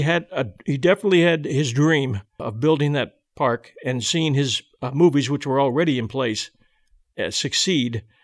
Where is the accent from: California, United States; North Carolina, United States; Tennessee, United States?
California, United States; Pasadena; I grew up in Pasadena